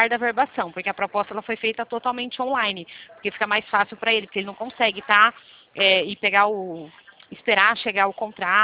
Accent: Limeira, São Paulo, Brazil; Eu sou aqui da cidade de Limeira, interior de São Paulo.

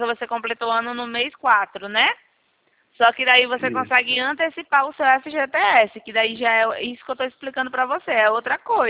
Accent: São Paulo, Brazil; eu sou de São Paulo

